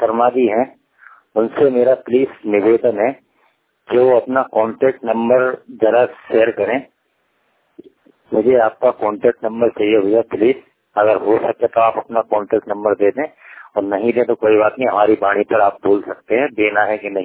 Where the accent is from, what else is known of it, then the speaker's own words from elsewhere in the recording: Gwalior, Madhya Pradesh, India; जिला मध्य प्रदेश ग्वालियर का रहने वाला हूँ।